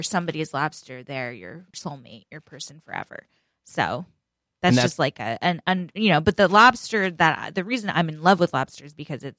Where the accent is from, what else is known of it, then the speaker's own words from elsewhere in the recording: New England, United States; I'm from New England, yes.